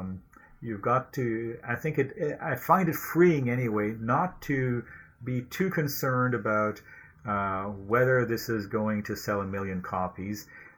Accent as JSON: {"language": "English", "region": "Ontario", "country": "Canada", "tie": "born or raised there", "first_language": "French", "second_language": "English", "said": "I was a Franco-Ontarian growing up in Ontario, so speaking a minority language. My mother is a French immigrant"}